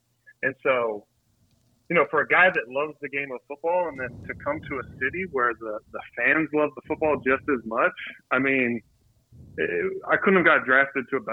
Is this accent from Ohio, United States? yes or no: yes; Cincinnati, Ohio, United States; I grew up in Cincinnati, and I didn't grow up a Bengals fan. I ended up growing up a Steelers fan